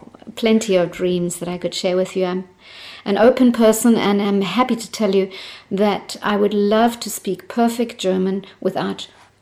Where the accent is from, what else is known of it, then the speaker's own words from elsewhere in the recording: Durban, KwaZulu-Natal, South Africa; I grew up in a big city in South Africa called Durban. It's in the northeast coast of South Africa.